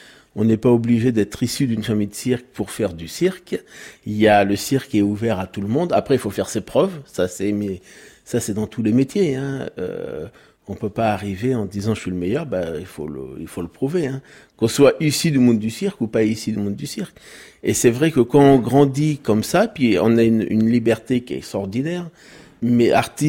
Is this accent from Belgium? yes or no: yes; Sint-Amandsberg, Flanders, Belgium; born there; Alors moi, je suis né en Belgique. à côté de Gand, à Saint-Amandsberg, parce que bah, nous, on était, mon père avec ma mère étaient en tournée à cette période-là en Belgique. Donc moi, je suis né en Belgique.